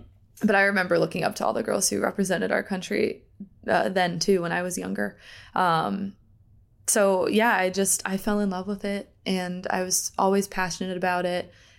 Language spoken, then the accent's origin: English; Pennsylvania, United States; also born or lived in Delaware; Yeah, so I was born in Delaware, grew up in Pennsylvania. I grew up in a sports family.